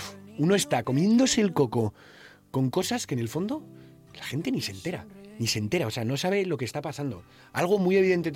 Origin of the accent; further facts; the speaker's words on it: Pamplona, Navarre, Spain; la sala más grande de Pamplona, de mi tierra. Me hace una ilusión.